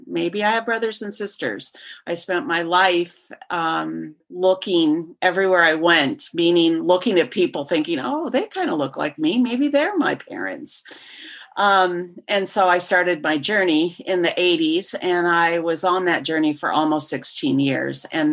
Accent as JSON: {"language": "English", "town": "Roswell", "region": "New Mexico", "country": "United States", "tie": "born there", "said": "I was born in Roswell, New Mexico."}